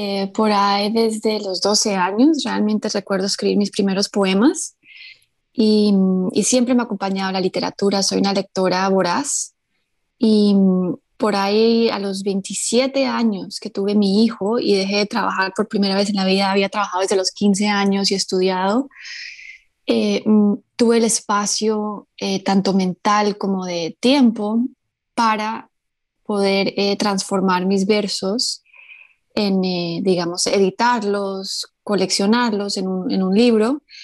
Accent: Colombia; now in United States; soy poeta colombiana, vivo en Estados Unidos hace ya varios años.

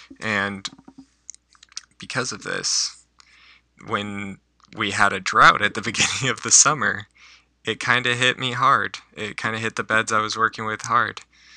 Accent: Virginia, United States; I come from Virginia, and which is about mid-coast of the eastern seaboard, and the summers are hotter, longer, and humid. But I came to Maine, and the summers are a couple months.

